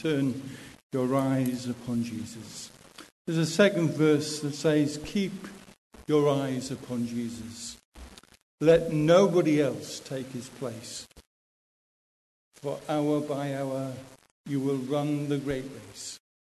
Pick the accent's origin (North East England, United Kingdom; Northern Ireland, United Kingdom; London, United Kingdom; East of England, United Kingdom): North East England, United Kingdom; Gateshead; I remember when I was growing up in the Salvation Army up in Gateshead